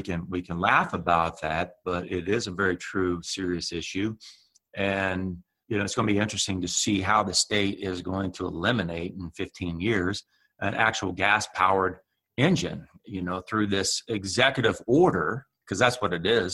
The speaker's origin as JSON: {"language": "English", "region": "Texas", "country": "United States", "said": "there's a lot of goofiness that is beginning to invade my home state of Texas from this goofy state."}